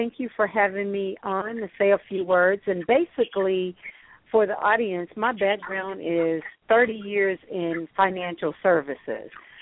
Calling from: Fort Worth, Texas, United States; I'm calling from Fort Party Worth.

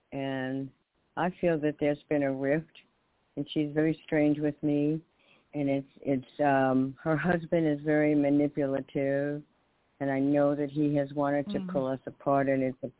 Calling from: New York, United States; in New York.

